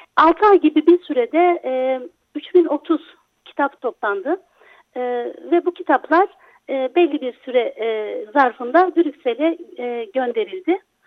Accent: Zara, Sivas, Turkey; Çünkü ben memleketim Sivas'ın Zara ilçesi.

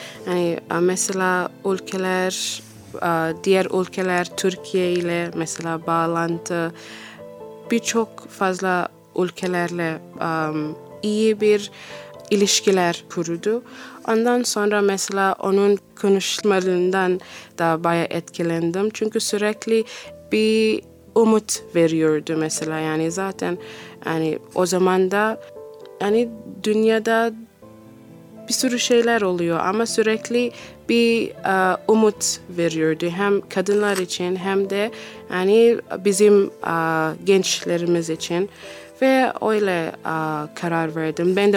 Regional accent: Johannesburg, Gauteng, South Africa; Turkish is a second language; moved away as an adult; now in Ankara, Turkey; Güney Afrikalıyım. Johannesburg'da doğdum ve büyüdüm. Ailem orada, dört kardeşiz. Ben 2018'de geldim. 5 senedir Ankara'da yaşıyorum.

